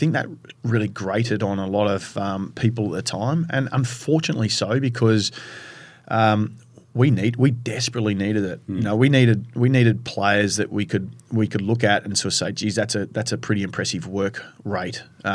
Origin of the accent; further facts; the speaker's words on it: Queensland, Australia; For me, growing up in Queensland, you're ridiculed as an AFL player.